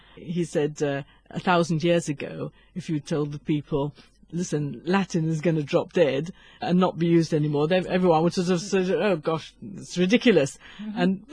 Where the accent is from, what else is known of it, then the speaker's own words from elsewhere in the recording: Tunbridge Wells, South East England, United Kingdom; accent: RP; moved away as an adult; now in Malta; And I come from Tunbridge Wells, which is considered a very sort of RP area of southeast England, but I've been here for 40 years, so I'm sure my RP English is mixed in with some direct translations from Maltese